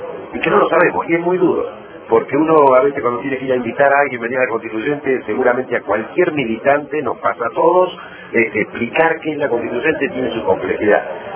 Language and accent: Spanish; Neuquén, Argentina; yo además soy neuquino